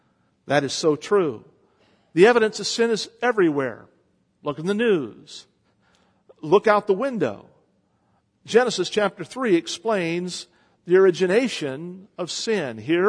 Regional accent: West Virginia, United States; We were in West Virginia, my home state, after having visited with my father on New Year's.

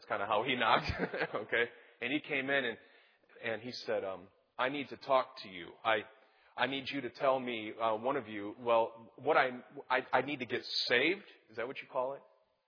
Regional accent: Michigan, United States; I like to give a firm handshake, you know, unlike Ohio people. You know, I'm from Michigan.

